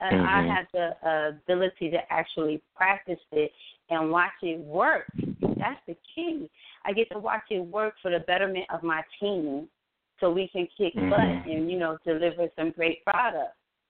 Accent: New Jersey, United States; now in Chicago, United States; Well, Harold's, as I said, I'm a transplant. I'm from Jersey. So I've never even heard of Harold's until I moved to Chicago.

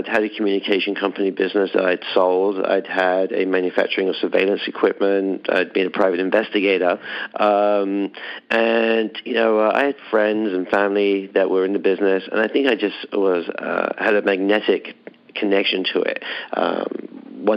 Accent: London, United Kingdom; moved away as an adult; now in United States; Okay, well, I'm originally from London, England.

